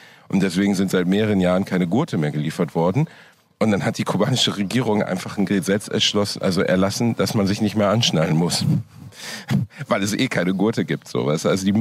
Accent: Germany; Ich bin kurz runtergegangen, aber als Deutscher bist du da halt völlig.

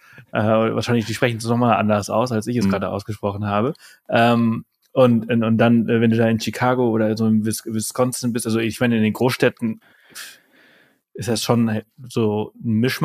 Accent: Austria; weil ich komme ja aus Österreich

